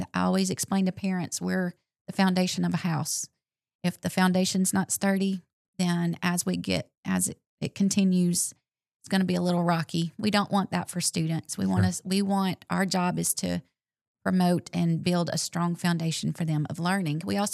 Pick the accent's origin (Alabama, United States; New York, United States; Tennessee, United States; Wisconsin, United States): Alabama, United States; Sylacauga; I'm from Sylacauga. I'm a graduate of Sylacauga High School. Came through the school system, so this community has always meant a lot to me, and this is where I wanted to teach.